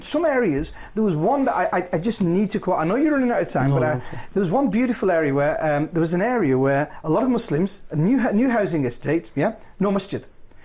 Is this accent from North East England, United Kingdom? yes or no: no; Bolton, North West England, United Kingdom; And I can say that with confidence because I'm from Bolton.